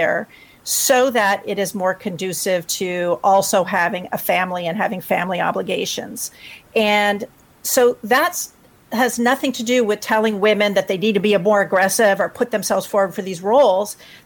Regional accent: United States; now in Canada; And I'm an American. I live in Canada. I'm an immigrant to Canada.

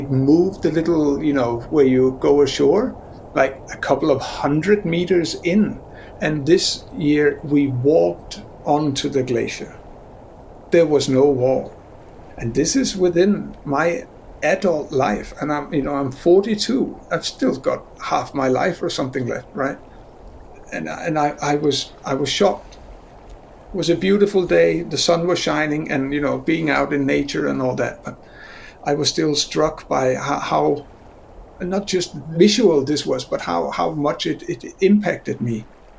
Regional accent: Greenland; my home country of Greenland or the, you know, Inuit culture and history of my people.

